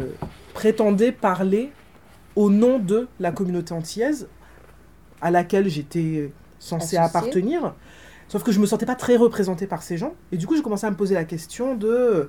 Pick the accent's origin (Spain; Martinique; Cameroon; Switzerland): Martinique; je suis martiniquaise, que j'ai grandi en Martinique à une période pendant laquelle la question, la discussion sur l'identité est très forte.